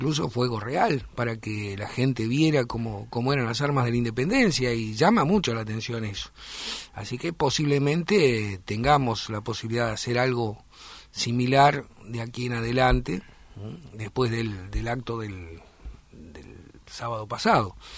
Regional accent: Quilmes, Buenos Aires Province, Argentina; Bueno, yo soy de Quilmes

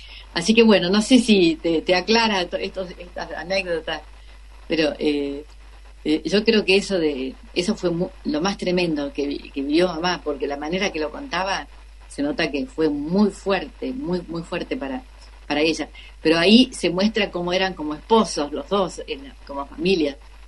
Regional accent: Corning, New York, United States; born there; yo nací ahí, en Estados Unidos, en Corning, porque papá estaba trabajando ahí, estuvo un año en una pasantía

